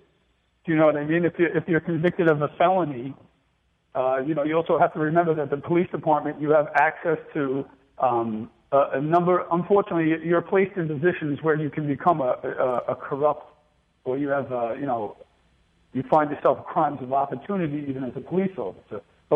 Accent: Brooklyn, New York, United States; I'm from Brooklyn.

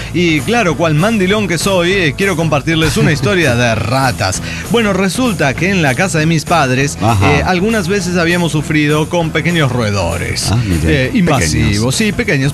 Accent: Cuernavaca, Morelos, Mexico; de Cuernavaca, Morelos, México.

